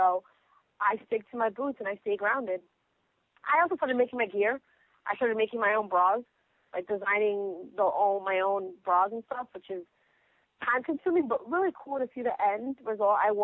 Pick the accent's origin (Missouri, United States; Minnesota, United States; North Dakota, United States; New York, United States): New York, United States; you know, I'm from New York. You know, we party here when we're young.